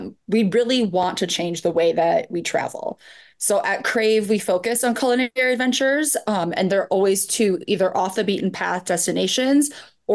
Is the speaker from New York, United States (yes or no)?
yes; New York, United States; Yeah, Sasha is from Iowa. I'm from New York.